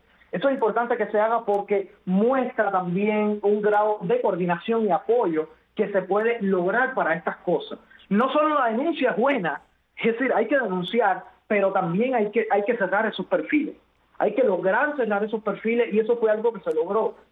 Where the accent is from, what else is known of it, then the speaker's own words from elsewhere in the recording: Cuba; nosotros no somos norteamericanos, somos cubanos y nos interesamos por nuestro pueblo